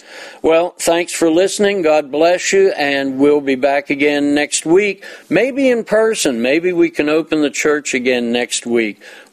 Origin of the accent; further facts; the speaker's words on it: United States; born there; I'm an American. I was born here, and I'm so thankful.